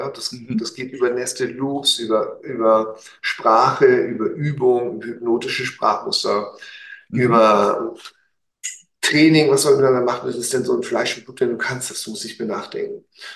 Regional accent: Hamburg, Germany; also born or lived in East Germany; ich bin ja ein Hamburger Jung. Dann war ich ja, keine Ahnung, über 20 Jahre in den neuen Bundesländern.

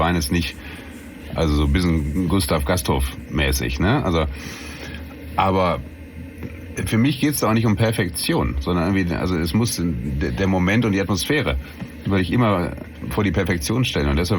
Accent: Hesse, Germany; Ich meine, ich komme ja aus der Ecke.

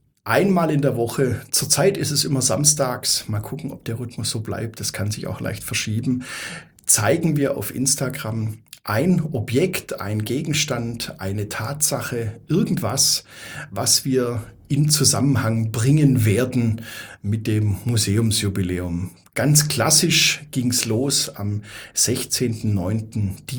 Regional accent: Stuttgart, Baden-Württemberg, Germany; ich bin ja selber Stuttgarter und Schwabe

